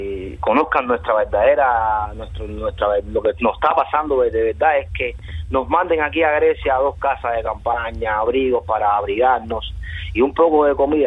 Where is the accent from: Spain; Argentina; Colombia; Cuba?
Cuba; moved away as an adult; now in Greece; nos identificamos que somos 5 cubanos y que estamos pidiendo asilo